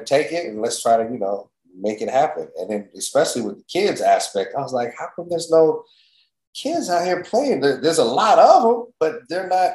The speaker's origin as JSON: {"language": "English", "region": "California", "country": "United States", "tie": "born or raised there", "said": "I grew up in San Fernando Valley, so our high schools and schools was always a mix, Persian, Armenian"}